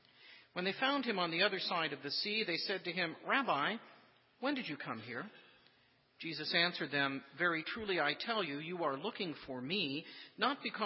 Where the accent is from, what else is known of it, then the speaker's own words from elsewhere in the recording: Indianapolis, Indiana, United States; See, I grew up in Indianapolis, and that's where Wonder Bread was first baked back in 1921.